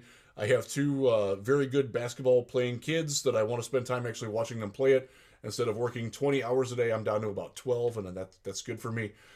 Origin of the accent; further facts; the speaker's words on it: Cleveland, Ohio, United States; but this is my hometown team, man, and I like a lot of the guys on this team.